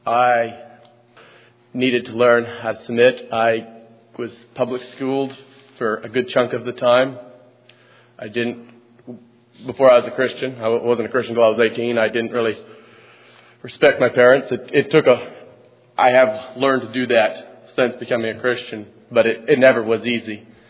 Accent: Ashland, Maine, United States; from Ashland, Maine.

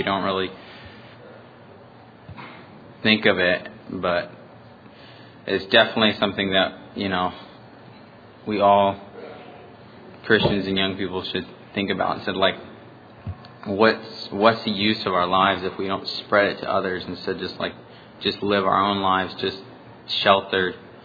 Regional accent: Cheyenne, Wyoming, United States; I'm from Cheyenne, Wyoming.

